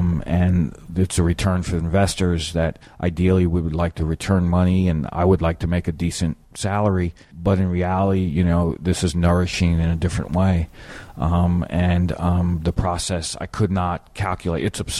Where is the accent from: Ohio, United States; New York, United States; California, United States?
New York, United States; New York City; well, I was born and raised in Queens and Long Island City, and I live in Astoria.